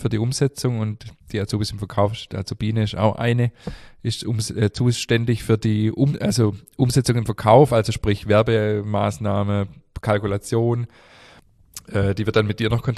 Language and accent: German; Stuttgart, Baden-Württemberg, Germany; born there; Ich bin in Stuttgart geboren